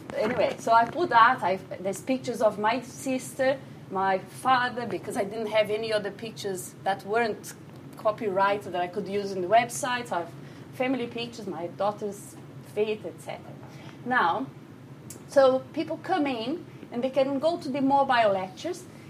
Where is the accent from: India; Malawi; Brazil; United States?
Brazil; First, because I'm from Brazil, so I have this personal motivation.